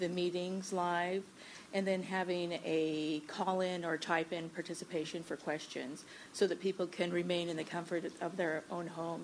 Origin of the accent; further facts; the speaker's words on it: California, United States; from Marin County, representing the minority communities.